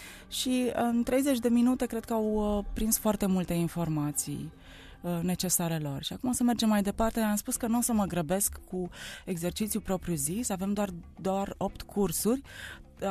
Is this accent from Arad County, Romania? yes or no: yes; Arad, Arad County, Romania; nimic altceva în orașul meu natal, Arad, nu m-a provocat